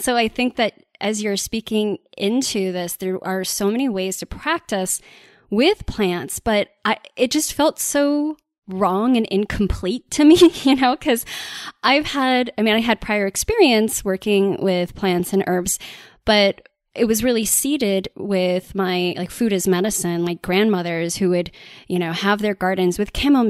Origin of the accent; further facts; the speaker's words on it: Chicago, Illinois, United States; Because I grew up in Chicago, but you know I connected with plants in my grandmother's gardens.